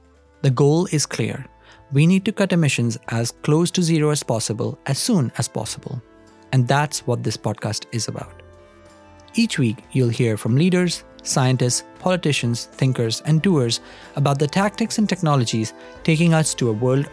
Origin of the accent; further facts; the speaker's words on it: India; I grew up in India